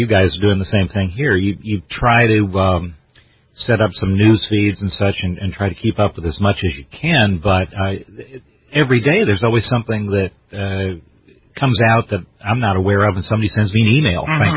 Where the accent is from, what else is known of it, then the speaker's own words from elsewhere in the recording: St. Louis, Missouri, United States; St. Louis. I'm from St. Louis.